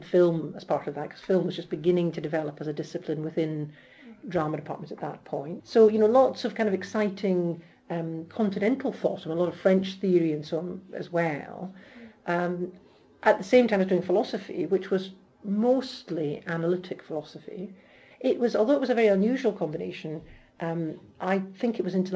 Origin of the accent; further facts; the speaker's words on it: Aberdeen, Scotland, United Kingdom; I grew up near Aberdeen in a very rural community, and a very strong tradition of going to Aberdeen University.